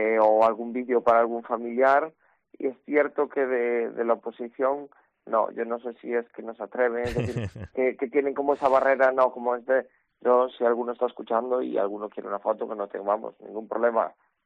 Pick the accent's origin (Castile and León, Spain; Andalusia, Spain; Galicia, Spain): Galicia, Spain; Vilagarcía de Arousa; cuando va de vacaciones y le preguntan, ay, ¿de dónde sois? Por la gente le dicen Vila García.